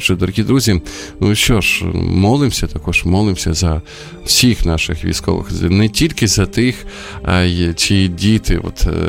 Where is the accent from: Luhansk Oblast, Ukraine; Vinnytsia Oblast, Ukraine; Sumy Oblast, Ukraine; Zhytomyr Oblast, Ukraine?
Sumy Oblast, Ukraine; Sumy; коли буваю от в Сумах, моєму рідному місті